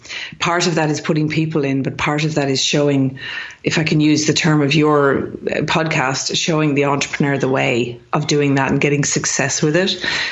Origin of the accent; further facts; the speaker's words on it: Ireland; moved away as an adult; now in Sydney, Australia; I'm actually originally from Ireland. So that's a bit of the personal backstory. Moved to Sydney, Australia to be in the sunshine by the beach about 17, almost 18 years ago now. So I live in sunny Sydney, Australia